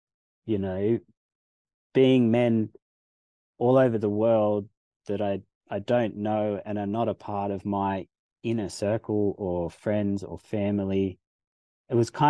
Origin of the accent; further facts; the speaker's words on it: Australia; You know, like growing up in Australian culture, like there's definite, my upbringing was boys don't cry, you know, boys are tough, you don't have emotions.